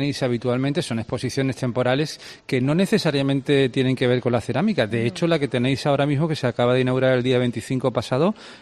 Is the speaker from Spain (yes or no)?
yes; Málaga, Andalusia, Spain; como un ciudadano más, como un malagueño